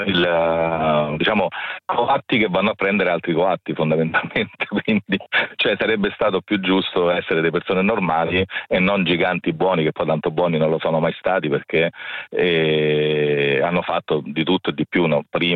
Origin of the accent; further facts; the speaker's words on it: Rome, Lazio, Italy; io sono di Roma comunque, quindi sto nelle zone esattamente dove stanno Cicalone e Company.